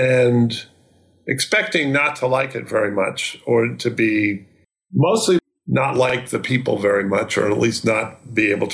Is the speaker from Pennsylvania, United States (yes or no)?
yes; Pennsylvania, United States; now in Hingham, United States; No, I didn't. I grew up in Western Pennsylvania.